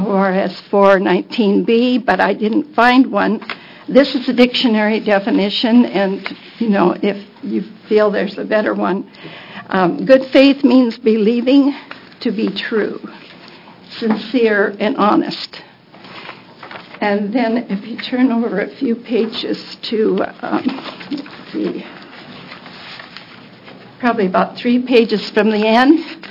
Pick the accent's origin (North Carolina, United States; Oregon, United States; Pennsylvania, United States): Oregon, United States; Beaverton; Chair Hatz and members of the committee … from Beaverton.